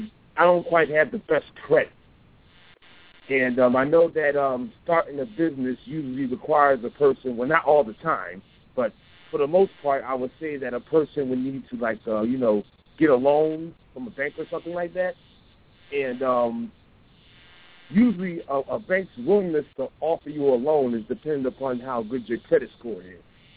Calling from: Philadelphia, Pennsylvania, United States; I'm calling from Philly.

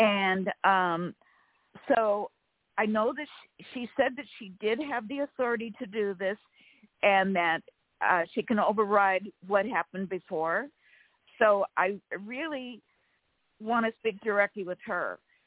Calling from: California, United States; from California.

